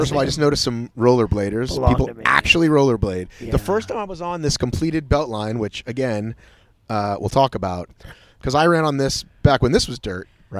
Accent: Boston, Massachusetts, United States; No, of course you can. I'm not from here. Yeah. I'm from Boston, of all places. I'm a damn Yankee, but I love it here. I choose to raise my family here.

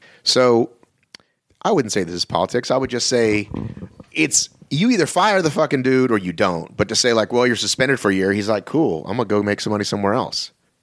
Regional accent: Boston, Massachusetts, United States; born there; So I was born in Boston.

